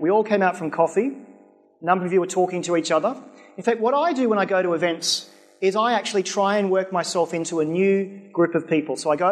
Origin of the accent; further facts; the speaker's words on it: Australia; to go away, you're a loud, obnoxious Australian.